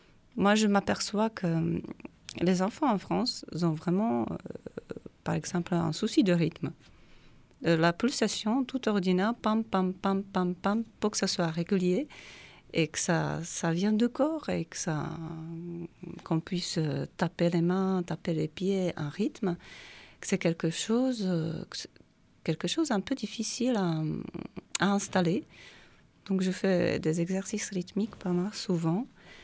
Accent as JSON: {"language": "French", "country": "Czechia", "tie": "born or raised there", "second_language": "French", "said": "qu'il y en a moins que quand j'étais petite, moi en Tchéquie"}